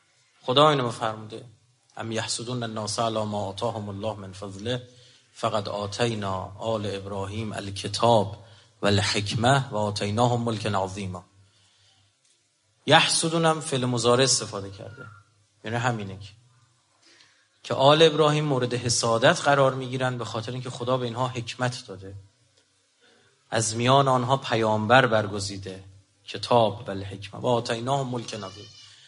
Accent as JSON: {"language": "Persian", "country": "Iran", "said": "ما ایرانی هستیم،"}